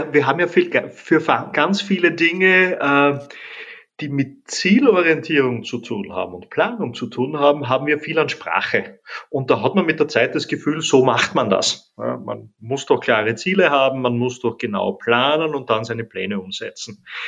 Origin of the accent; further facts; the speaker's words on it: Austria; ich bin ja Österreicher, da kann ich so die österreichische Politik und die deutsche Politik durchaus als ähnlich sehen.